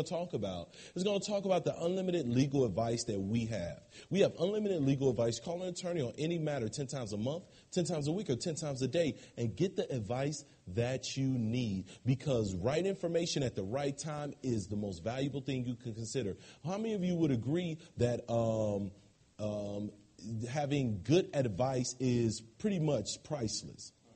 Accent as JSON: {"language": "English", "town": "Chicago", "region": "Illinois", "country": "United States", "moved": "yes", "lives_now": "Arizona, United States", "said": "I am from Arizona, but I'm originally from Chicago."}